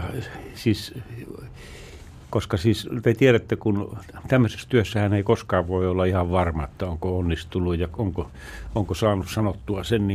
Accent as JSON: {"language": "Finnish", "town": "Rovaniemi", "region": "Lapland", "country": "Finland", "tie": "born or raised there", "said": "minä olen Rovaniemeltä tullut ja se on osa mun identiteettiä edelleenkin, että mä menen sinne lomilla ja muuta. Ja siellä oli tuota seurakuntanuoret ja kansanraamattoseuran nuoret semmoinen piiri, jossa mä kasvoin"}